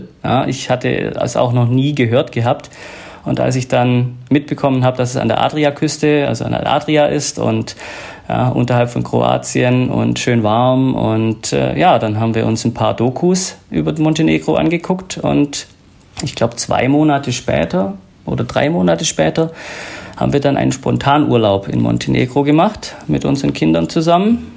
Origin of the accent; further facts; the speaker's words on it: Baden-Württemberg, Germany; Wir sind aus der Nähe von Ulm. Auch da ist es wunderschön, ja.